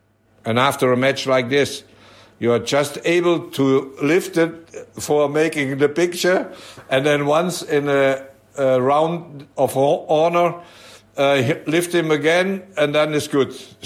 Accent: Germany; and then I became Dutch as well, but I was feeling like a German. I grew up in Germany, so I spoke a little bit Dutch, what I do today as well.

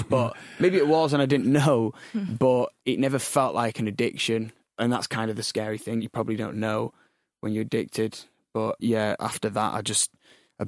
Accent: Leeds, Yorkshire and the Humber, United Kingdom; Yeah, so I grew up in Leeds.

